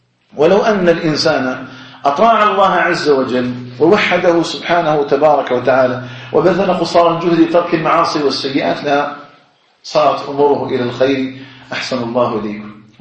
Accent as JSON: {"language": "Arabic", "country": "Algeria", "said": "اللهم اجعل بلدنا الجزائر آمنا مطمئنا وسائر بلاد"}